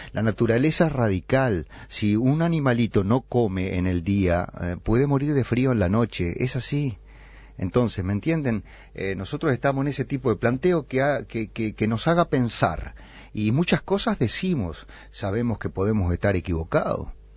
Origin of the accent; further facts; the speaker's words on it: Paysandú, Uruguay; de ese río Uruguay en el cual yo crecí bañándome en Paysandú